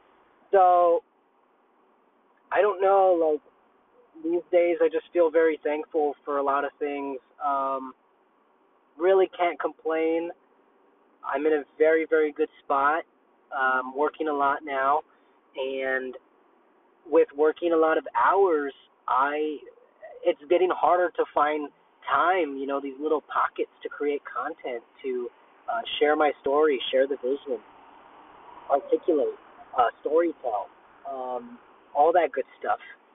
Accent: United States; born there; I felt grateful this morning because I was born in America. I think that was a big deal.

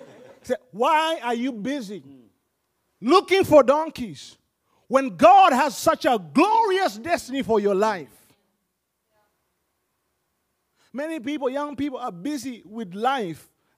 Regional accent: Tanzania; English is a second language; I'm from Africa, by the way. I'm from Tanzania. Hello, just for my little history. That's in East Africa.

